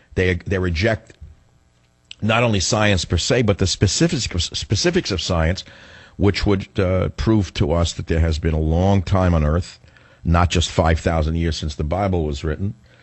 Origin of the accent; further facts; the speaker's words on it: New York, United States; And remember, I come from New York where there are many races